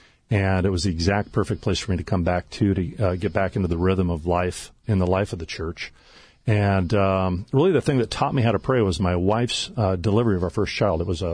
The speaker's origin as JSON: {"language": "English", "town": "Garden Grove", "region": "California", "country": "United States", "tie": "born or raised there", "said": "So we grew up in St. Columban's Parish and just had a very active, fully integrated Catholic family and culture and parish at that particular time. I grew up in the 60s and 70s"}